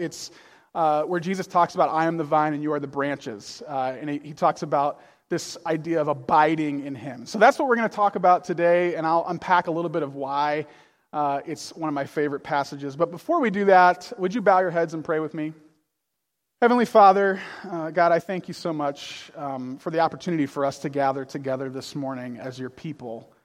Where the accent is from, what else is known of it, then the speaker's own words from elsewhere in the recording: Illinois, United States; also born or lived in northern Minnesota; I would tell people that I was from Chicago because it was just easier than explaining, like, it's outside of Chicago, whatever.